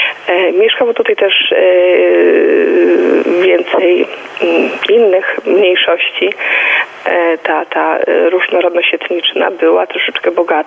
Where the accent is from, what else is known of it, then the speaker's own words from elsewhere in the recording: Pomeranian Voivodeship, Poland; wielu innych cechach, którymi możemy się jako Kaszubi szczycić